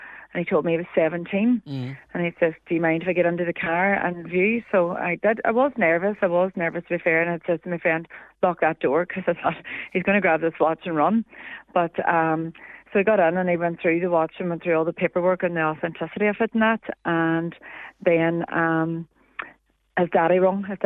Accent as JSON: {"language": "English", "town": "Strabane", "region": "Northern Ireland", "country": "United Kingdom", "said": "He wanted to meet in Lifford because I'm from Strabane."}